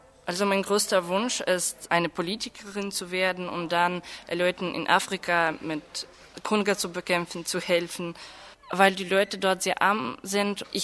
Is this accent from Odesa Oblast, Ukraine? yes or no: yes; Odesa, Odesa Oblast, Ukraine; German is a second language; ich komme aus Odessa, aus der Ukraine. Und ich lerne Deutsch